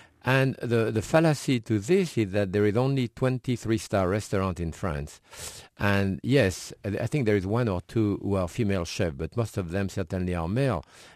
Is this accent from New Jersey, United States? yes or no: no; Connecticut, United States; accent: Connecticut; Of course, my accent is more from Connecticut than from here.